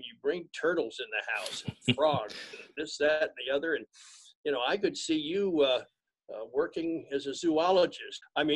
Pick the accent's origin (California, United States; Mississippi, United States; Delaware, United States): Delaware, United States; Wilmington; Way back when I was just a youngster growing up in Wilmington, Delaware, I was interested in all the different sports and all the teams in Philadelphia.